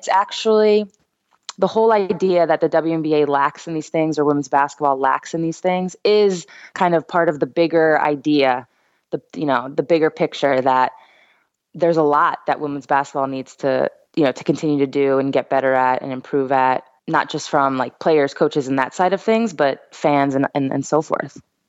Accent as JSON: {"language": "English", "region": "New York", "country": "United States", "said": "And I'm from New York, so I wasn't too far away."}